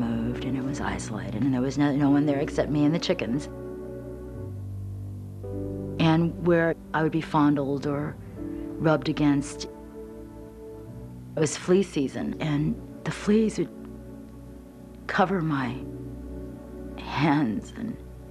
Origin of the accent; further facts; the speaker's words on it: Petaluma, California, United States; also born or lived in Chicago; I was 5 years old when we moved from Chicago, Illinois, to Petaluma, California. From that time on until 1958, I was raised on a chicken farm.